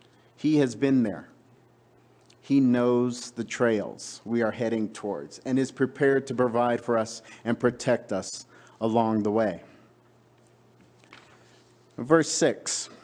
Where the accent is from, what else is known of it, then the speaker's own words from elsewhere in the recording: New York City, New York, United States; Where I grew up in New York City, this would be a little harder to explain.